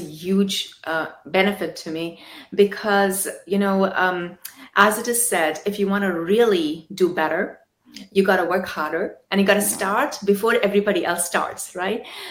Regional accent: Udaipur, Rajasthan, India; also born or lived in Hyderabad; You know, it started all back home in India. I was born in Hyderabad and brought up in Udaipur.

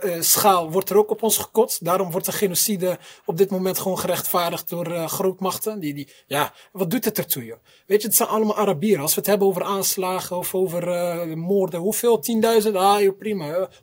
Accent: Tangier, Tanger-Tetouan-Al Hoceima, Morocco; ik heb veel van mijn jeugd meegemaakt daar. Ik kom uit Tanja ook, dus ik ken de stad heel goed.

